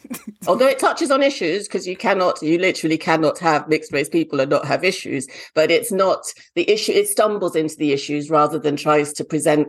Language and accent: English; Nigeria; moved away as an adult; I grew up in Nigeria. I lived in Nigeria till I was 20. So my experience of being Black is completely different to a Black American's experience or a Black person raised in Britain's experience.